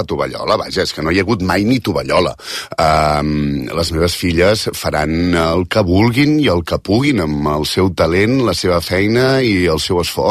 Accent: Catalonia, Spain; born there; però he nascut a Catalunya.

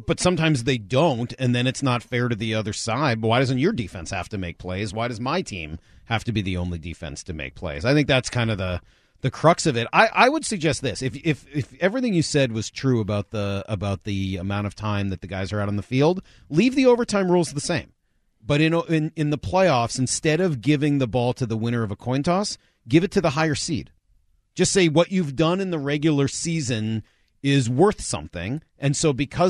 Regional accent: Boston, Massachusetts, United States; You may remember the name Eddie Andelman, who when we were growing up in Boston was like sort of the dean of sports radio there.

